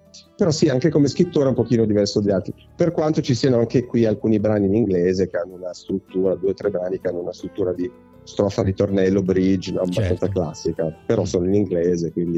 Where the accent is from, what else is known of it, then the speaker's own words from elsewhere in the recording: Turin, Piedmont, Italy; Noi ci siamo dovuti spostare a Milano da Torino, noi siamo di Torino